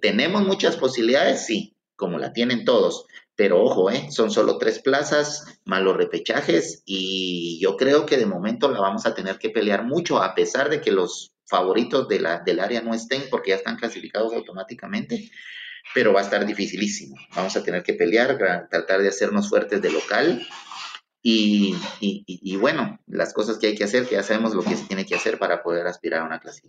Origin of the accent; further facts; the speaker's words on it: Guatemala; que es nuestro gran sueño como chapines, amantes del fútbol